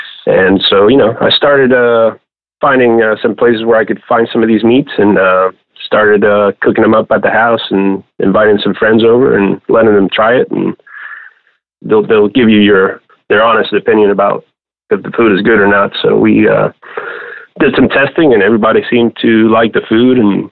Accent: Canary Islands, Spain; moved away as an adult; now in Houston, United States; Well, growing up in Spain, in the Canary Islands, I just worked at my dad's restaurant for a few years, and then I moved to Houston in 97.

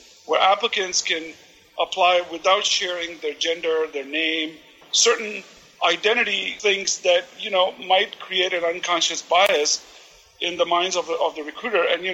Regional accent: India; moved away; given my background, you know, as an Indian immigrant, we were treated more like great engineers and technical people

